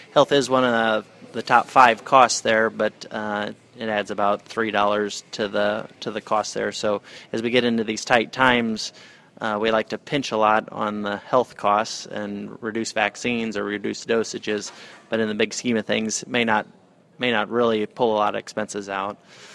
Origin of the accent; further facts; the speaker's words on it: Illinois, United States; I grew up in Northwest Illinois and raised on a pig farm and feedlot cattle.